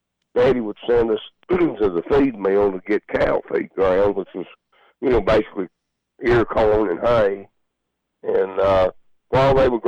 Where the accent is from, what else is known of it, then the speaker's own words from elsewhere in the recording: Edmonton, Kentucky, United States; We're from Edmonton, Kentucky.